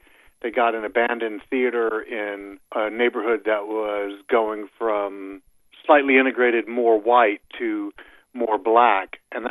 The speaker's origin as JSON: {"language": "English", "town": "Memphis", "region": "Tennessee", "country": "United States", "tie": "born or raised there", "said": "I'm born and raised in Memphis"}